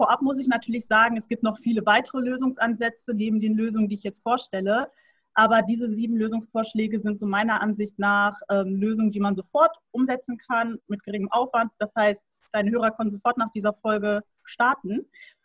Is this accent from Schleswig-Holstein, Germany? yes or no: no; Soest, North Rhine-Westphalia, Germany; born there; Ich komme gebürtig aus Soest, bin 24 Jahre alt und mein Papa ist schwarz und kommt aus Gambia. Meine Mama ist weiß und kommt aus Deutschland.